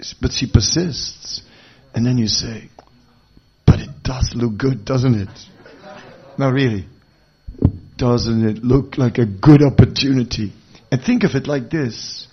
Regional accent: Amsterdam, North Holland, Netherlands; English is a second language; Like, I'm from Amsterdam

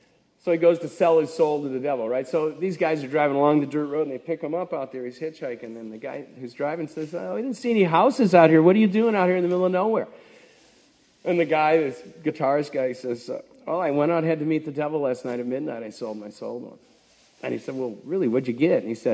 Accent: Ireland; Because I'm Irish, you know

